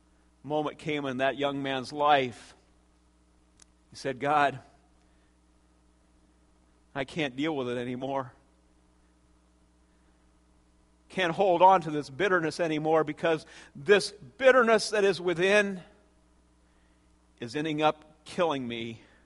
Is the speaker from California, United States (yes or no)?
no; Tecumseh, Nebraska, United States; I know a young man back in my hometown of Tecumseh, Nebraska.